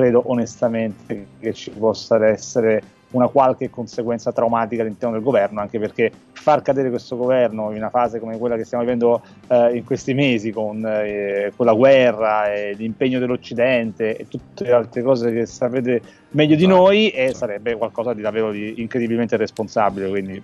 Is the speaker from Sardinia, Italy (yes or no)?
no; Palermo, Sicily, Italy; da siciliano, da palermitano